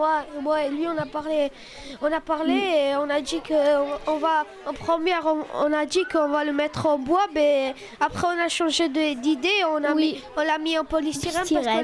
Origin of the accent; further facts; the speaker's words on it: Barcelona, Catalonia, Spain; Moi, je viens de Barcelone.